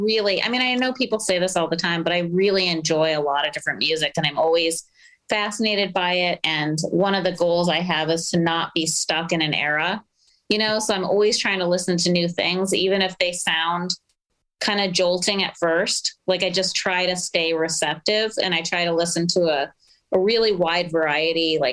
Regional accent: Minneapolis, Minnesota, United States; So we're from Minneapolis and my sister's short and beautiful

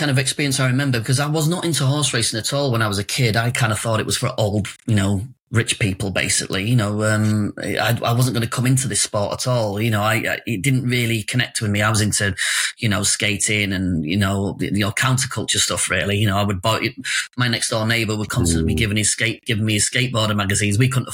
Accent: Middleham, Yorkshire and the Humber, United Kingdom; also born or lived in Africa; But I suppose life really began when I moved back to the UK and moved to Middleham, North Yorkshire, which is kind of like where I say I'm from, even though I say I grew up in Africa. And that being a horse racing town

